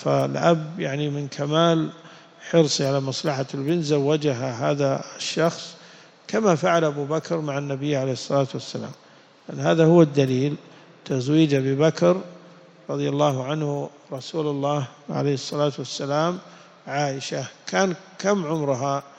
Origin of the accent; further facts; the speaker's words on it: Najd, Saudi Arabia; يسمونه زوج الابنة عندنا في نجد الخال، يسمونه خال